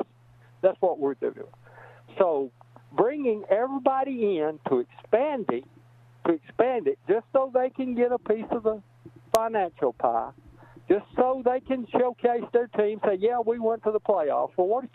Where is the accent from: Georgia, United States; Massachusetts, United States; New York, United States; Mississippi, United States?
Mississippi, United States; I was raised in Northeast Mississippi